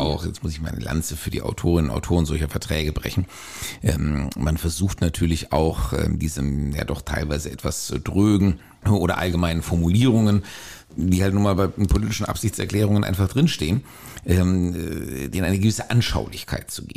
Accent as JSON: {"language": "German", "region": "Hesse", "country": "Germany", "said": "Ja, wir Hessen."}